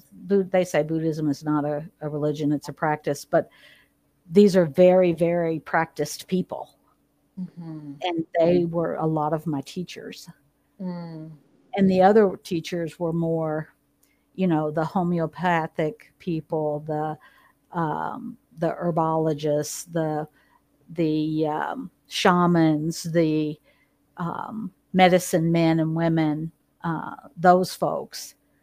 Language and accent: English; Bible Belt, United States; I grew up in the Bible Belt. So, you know, we were memorizing scripture before we could write our names.